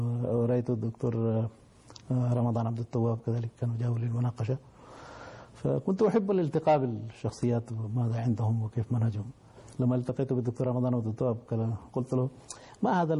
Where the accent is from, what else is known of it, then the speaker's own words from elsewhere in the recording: India; لكن أنا لما كنت أقول لهم أنا من الهند هم يقولون هندوستان فيفرحون